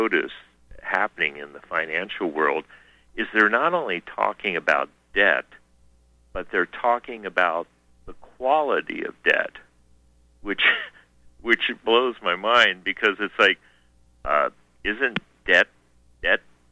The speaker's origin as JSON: {"language": "English", "region": "Montana", "country": "United States", "said": "I can swear I pretty much know which state I'm in, so I'm from Montana."}